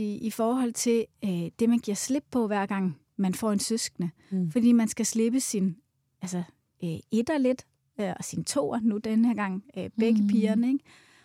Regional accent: Svendborg, Region of Southern Denmark, Denmark; also born or lived in United States; now in Copenhagen, Denmark; Jeg stammer oprindeligt fra Svendborg, faktisk. Men har boet i København i størstedelen af mit liv

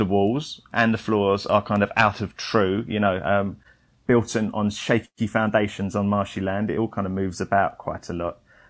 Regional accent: United Kingdom; even though, you know, we're British and we don't want to interfere with history.

